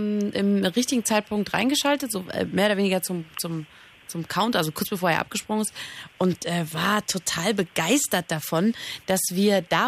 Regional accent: Saxony, Germany; accent: Saxon; ich komme doch aus Sachsen.

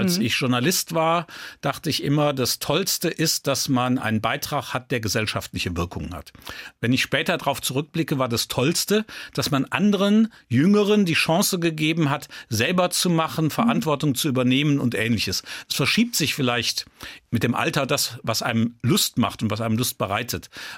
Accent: Rhineland, Germany; ich habe schon eine starke protestantische Prägung. Das ist so eine Pflichtprägung. Und gleichzeitig bin ich im Rheinland aufgewachsen.

